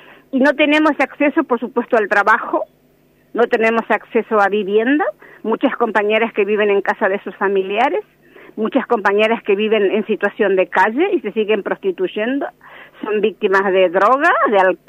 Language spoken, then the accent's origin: Spanish; Buenos Aires Province, Argentina; Quiero aclarar primero que yo no soy de Cava, soy del conurbano profundo, uh-huh. Del conurbano sur, cada día más empobrecido, cada día más precarizado